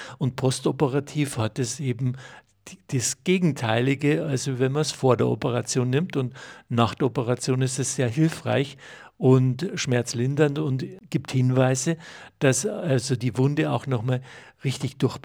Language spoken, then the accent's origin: German; Unken, Salzburg, Austria; Ich bin aufgewachsen im Heutal, also die meiste Zeit.